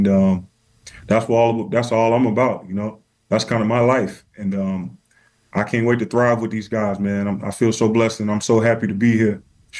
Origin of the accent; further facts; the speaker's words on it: Washington, District of Columbia, United States; Well, I grew up in Northeast D.C., so I'm a real skin fan, point blank, period.